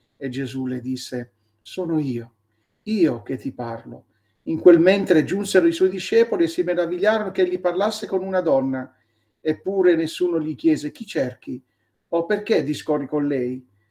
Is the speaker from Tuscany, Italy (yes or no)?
no; Manfredonia, Apulia, Italy; molti di voi sono di Manfredonia, ma magari si ricordano pure dove abitavamo noi